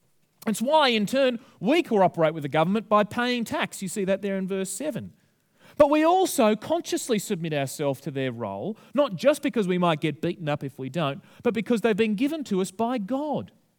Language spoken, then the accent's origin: English; Australia; Where I start feeling that because I'm an Australian, I'm somehow superior to other people.